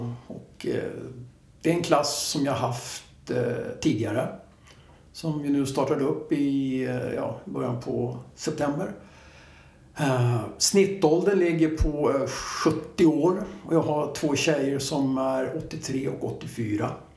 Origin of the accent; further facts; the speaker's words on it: Rågsved, Stockholm County, Sweden; Jag är uppväxt i Rågsved. Flyttade in när det var nytt. 70-talet, 60-talet, 70-talet.